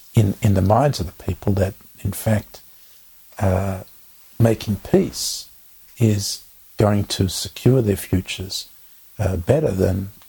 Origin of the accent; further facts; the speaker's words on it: United States; in the Jewish community, and I experienced this as an American Jew, it was a very hard experience for me.